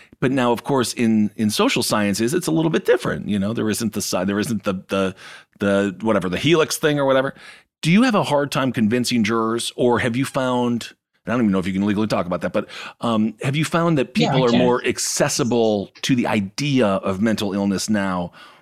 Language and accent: English; Wisconsin, United States; I'm from Wisconsin. So there's many, many people wake up in Wisconsin with a hangover